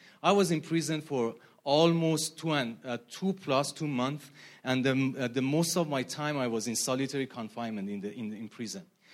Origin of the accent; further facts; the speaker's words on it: Iran; English is a second language; So being a Christian in Iran is not re